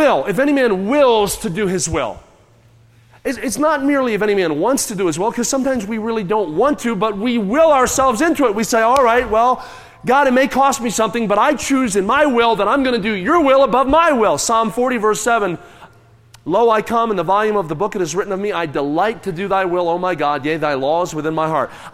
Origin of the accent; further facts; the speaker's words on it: Kansas City, United States; I'm from Kansas City, so I often am traveling through St. Louis, Missouri on my way somewhere.